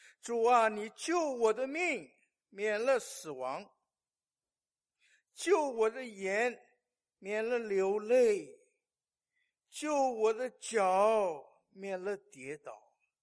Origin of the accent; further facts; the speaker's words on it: China; 我们中国人很注意礼貌啊，说礼尚往来，是不是？